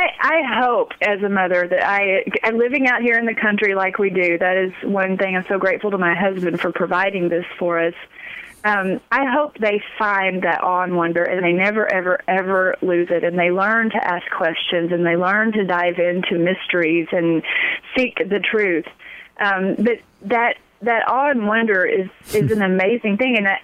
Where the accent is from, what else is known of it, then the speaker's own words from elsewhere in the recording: Texas, United States; I grew up in Texas.